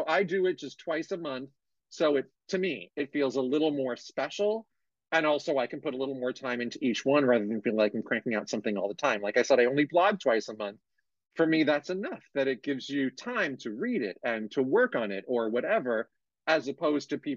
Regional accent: United States; now in San Francisco, United States; I grew up outside of New York. I live outside of San Francisco

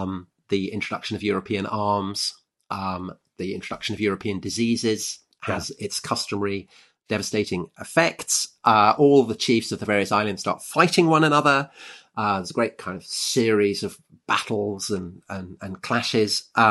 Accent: United Kingdom; I'm British

